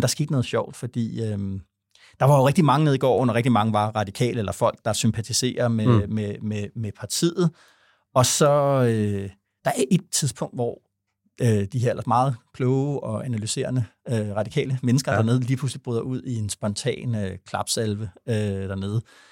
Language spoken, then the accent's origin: Danish; Vordingborg, Zealand, Denmark; Jeg må have sagt, at jeg er fra Vordingborg